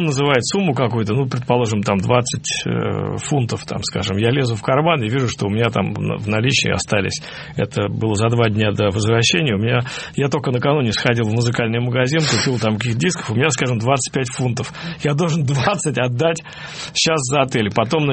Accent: Russia; мы, несколько человек из России, были приглашены на их регулярный какой-то проходящий радиофестиваль английский

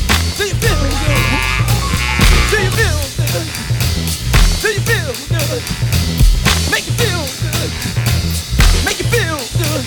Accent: Harlem, New York, United States; See, I'm from Harlem. See, hold on. See, where I'm from, we dance, man. We dance, man. I'm from Harlem, baby. Harlem world.

